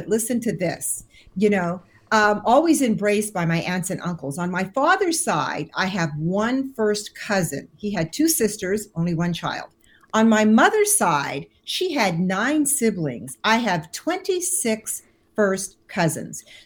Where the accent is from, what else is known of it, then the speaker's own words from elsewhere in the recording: Montreal, Quebec, Canada; also born or lived in Nova Scotia; I was born in Montreal. My parents and grandparents were born in Nova Scotia, Nouvelle-Écosse, and they met in Montreal, and hence I arrived.